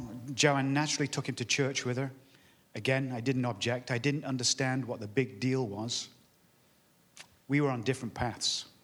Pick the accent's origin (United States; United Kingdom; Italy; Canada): United Kingdom; England; Growing up in England in the 60s and 70s, church was and religion were part of the culture.